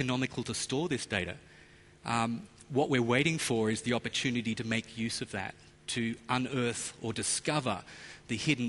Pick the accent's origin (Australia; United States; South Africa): Australia; accent: American; I'm co-presenting with Saptak Sen here. Accent's American. Actually, I'm Australian. I spent a little too much time in America.